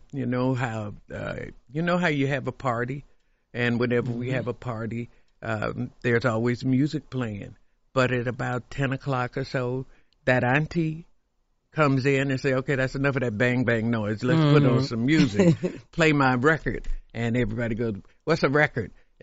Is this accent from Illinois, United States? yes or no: yes; Chicago, Illinois, United States; And so I'm from Chicago.